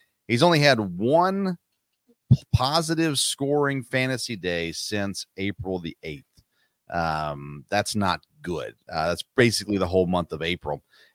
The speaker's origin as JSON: {"language": "English", "region": "Tennessee", "country": "United States", "said": "I'm from Middle Tennessee."}